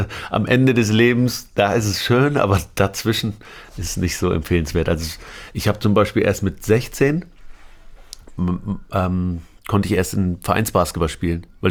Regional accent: Aurich, Lower Saxony, Germany; also born or lived in Lebanon; wir sind über Damaskus nach Paris, Paris nach Hamburg und dann doch nach Aurich, in die Kleinstadt, kleine Dorf in...

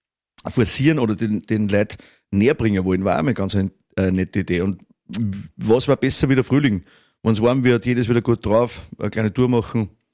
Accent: Austria

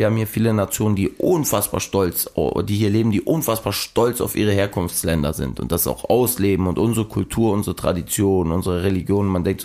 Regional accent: Germany; Also als deutscher Jugendlicher, also ist es uncool zu sagen, ich bin stolzer Deutscher und so.

